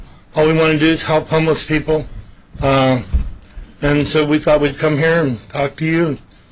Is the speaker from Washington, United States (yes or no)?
yes; Bellingham, Washington, United States; I'm the president of Homes Now. I'm from Bellingham also.